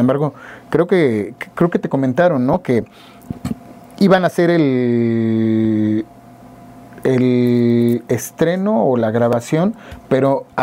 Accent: Puente de Ixtla, Morelos, Mexico; Jojutla de Juárez, Morelos, en el sur del estado, de donde somos oriundos. Yo aprovecho para decir, soy de Puente de Ixtla, Morelos

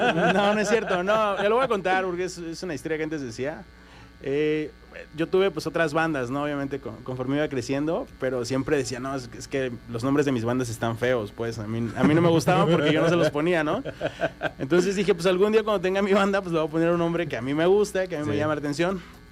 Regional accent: Zacatepec, Morelos, Mexico; soy de Zacatepec.

